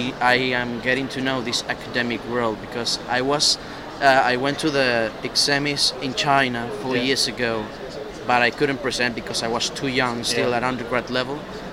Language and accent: English; Venezuela; I am from Venezuela.